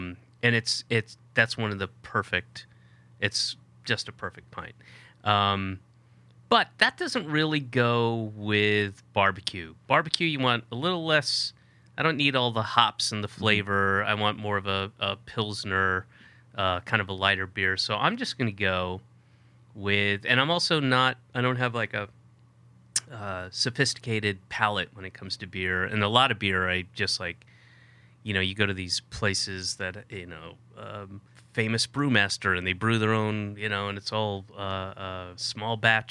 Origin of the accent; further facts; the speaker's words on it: Georgia, United States; because I grew up in Georgia, it's hot, you know, 6-7 months out of the year.